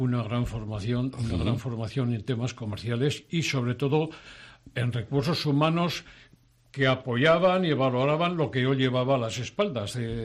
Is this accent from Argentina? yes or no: no; Tarazona, Aragon, Spain; como somos de Tarada, además de Aragón, somos de Tarazona